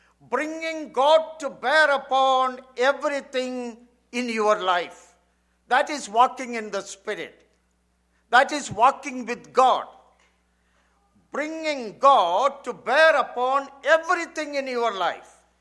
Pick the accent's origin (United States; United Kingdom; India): India; growing up in India, in the Indian assemblies